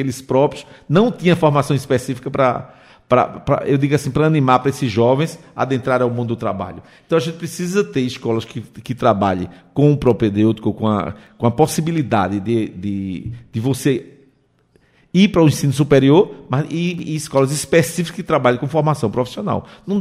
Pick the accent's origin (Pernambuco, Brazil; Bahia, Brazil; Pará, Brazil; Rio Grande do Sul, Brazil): Pernambuco, Brazil; Timbaúba; eu sou de Timbaúba, da cidade de Timbaúba